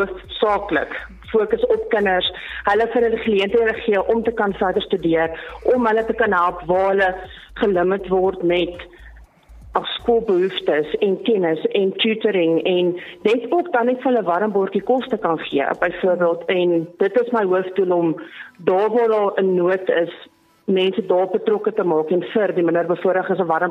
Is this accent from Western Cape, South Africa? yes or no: no; Pretoria, Gauteng, South Africa; En nadat ek 2 jaar terug in Johannesburg by mevrou Johannesburg ook betrokke was, het ek teruggekom na my tuisdorp, ek bly met 'n moed, en gevoel dit is die regte tyd en regte plek om ook ons gemeenskap in Pretoria betrokke te kry